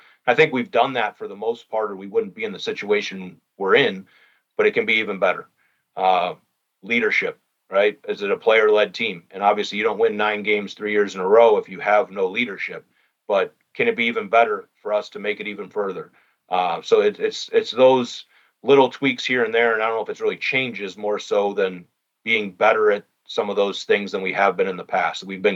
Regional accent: Cleveland, Ohio, United States; So I'm embarrassed to say this because I'm from Cleveland, Ohio. If it was 50s in Cleveland, Ohio in February, I'd be shorts and a t-shirt.

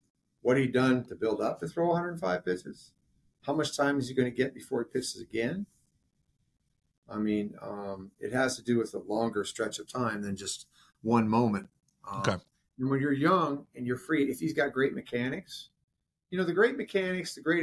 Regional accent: Midwest, United States; I grew up in the Midwest.

